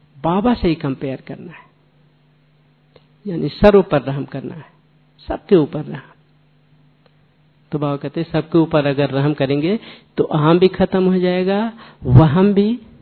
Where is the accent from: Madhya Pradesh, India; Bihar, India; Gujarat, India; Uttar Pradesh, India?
Uttar Pradesh, India; Varanasi; 27 साल के लगभग हुआ यहाँ समर्पित रूप से, बाकी ऐसे हम बनारस से हैं लोग